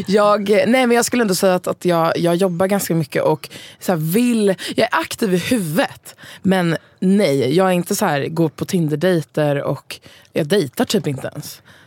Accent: Stockholm, Stockholm County, Sweden; Men jag skulle säga att jag är en tjej från Stockholm.

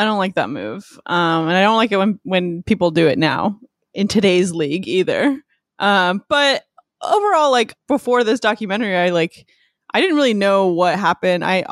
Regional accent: Canada; We used to go, my family would go because we would fly to Detroit and then I'm originally from Canada. I still have family up there.

